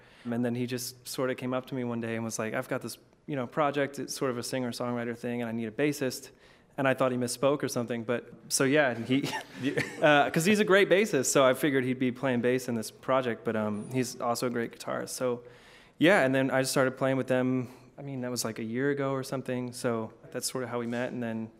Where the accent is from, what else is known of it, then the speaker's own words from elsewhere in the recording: Arkansas, United States; I'm from Arkansas. I transferred here in 2015. I'm a guitar major at U of L.